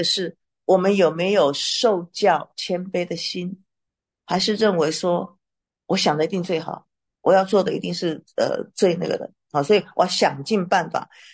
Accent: China; 我们中国人讲嘛，天时地利人和，你能把握几个？

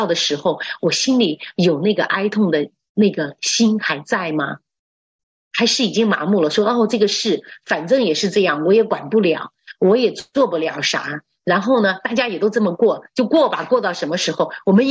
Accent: China; now in United States; 我们是从中国来到这里，我们过着，特别佛罗里达，

